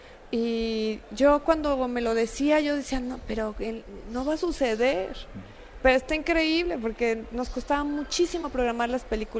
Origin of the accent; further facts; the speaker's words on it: Guadalajara, Jalisco, Mexico; Soy de Guadalajara, hay que apoyar a los tapatíos.